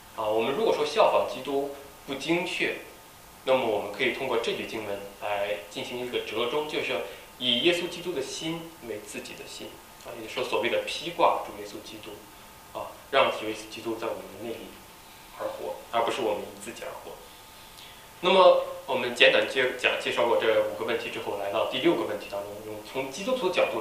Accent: Hong Kong; 他看出我是从香港来的啊

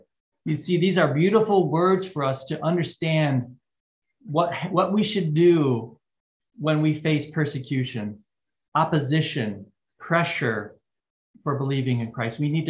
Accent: United States; As an American, I have not experienced much persecution for my faith

